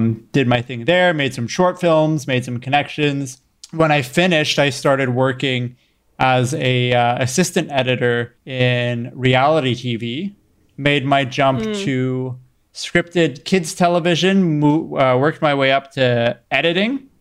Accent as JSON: {"language": "English", "region": "Ontario", "country": "Canada", "tie": "born or raised there", "said": "I was born and raised in Ontario, not Ontario, California, Ontario, Canada. And my parents immigrated here a few years before I was born."}